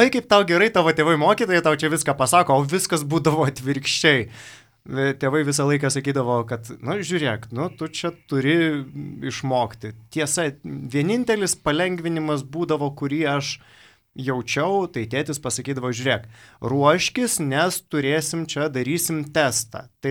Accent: Pivašiūnai, Alytus County, Lithuania; Taip, aš esu kilęs iš Alytaus rajono, Pivašiūnų.

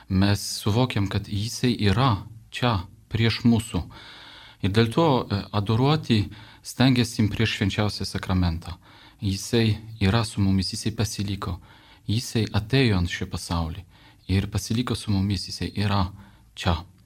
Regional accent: Białystok, Podlaskie Voivodeship, Poland; Lithuanian is a second language; Tai aš esu iš Lenkijos, iš tiesų, iš Bialystoko.

